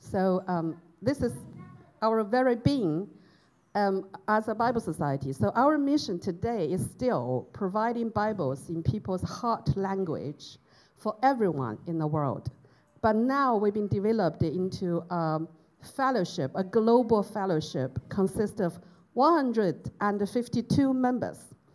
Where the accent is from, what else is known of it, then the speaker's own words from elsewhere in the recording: Chengdu, Sichuan, China; Yes, so my hometown, I was... born and growing up in China. My hometown is Chengdu.